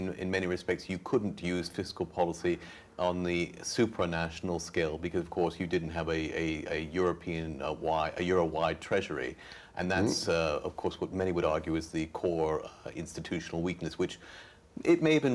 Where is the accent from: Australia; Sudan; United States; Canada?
Canada; born there; I'm Canadian by birth, and we have for decades had equalisation payments.